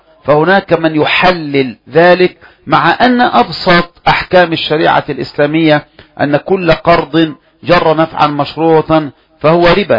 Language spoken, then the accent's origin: Arabic; Egypt; نحن كمصريين